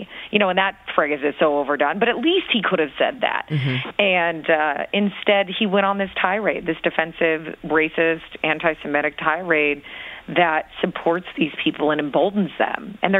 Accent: Midwest, United States; Middle America and everywhere, I'm from Middle America, so I don't say that pejoratively.

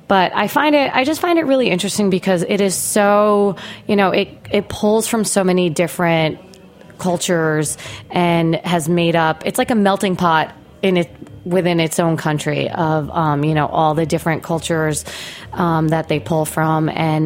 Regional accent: New York, United States; I'm half Filipina. And when I grew up, I actually was not a huge fan of Filipino cuisine.

